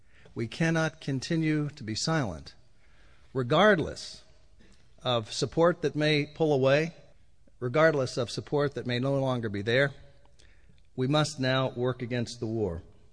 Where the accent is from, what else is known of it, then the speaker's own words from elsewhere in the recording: Pennsylvania, United States; And as a young white man in a small town in Pennsylvania